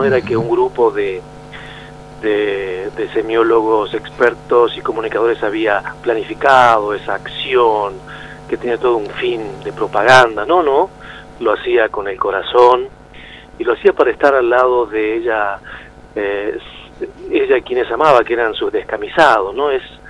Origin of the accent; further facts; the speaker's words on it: Argentina; podría hablar como argentino y como un profesional del campo de la ciencia social.